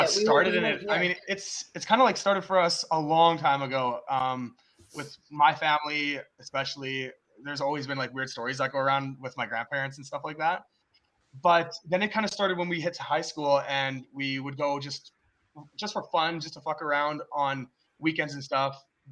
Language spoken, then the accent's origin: English; Canada; Yeah, we are from Canada land.